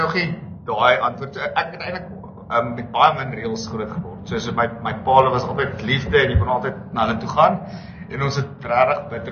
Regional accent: Nelspruit, Mpumalanga, South Africa; also born or lived in Benoni; ek is gebore in Benoni. Ek het ek's toe na kleuterskool Nelspruit toe. Ek het skool gegaan in Nelspruit.

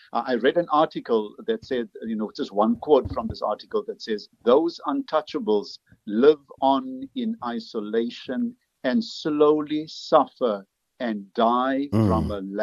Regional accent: Cape Town, Western Cape, South Africa; now in Durban, South Africa; I'm in Durban. I'm originally from Cape Town, and she lives in Cape Town.

